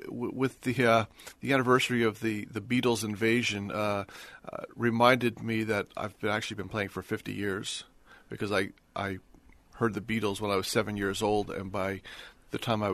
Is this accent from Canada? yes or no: no; New Jersey, United States; I grew up in New Jersey, and – I was driving to school as a senior and had the local radio on and happened to tune into the New York Jazz Station.